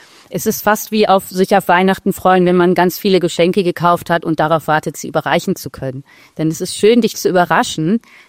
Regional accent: Northern Germany, Germany; ich bin ursprünglich Norddeutsche

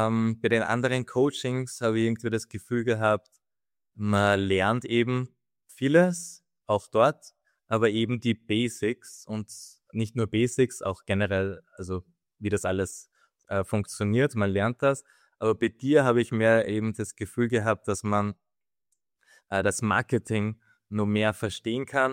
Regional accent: Austria; bin aus Österreich

